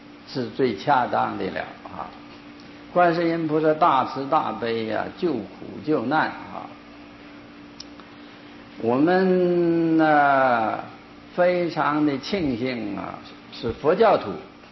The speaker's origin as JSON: {"language": "Chinese", "region": "Northeast China", "country": "China", "said": "我以前我是东北人啊，好像都没听说过地震"}